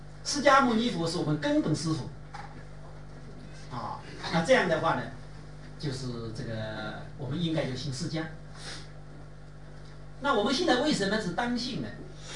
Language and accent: Chinese; China; 因为我们中国人没有这个习惯的称呼